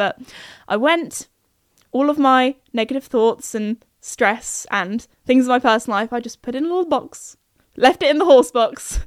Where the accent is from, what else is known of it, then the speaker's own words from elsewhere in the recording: United Kingdom; I feel like whenever anybody British tells a story and they do a voice for someone, we just always do an American accent, like it's a thing.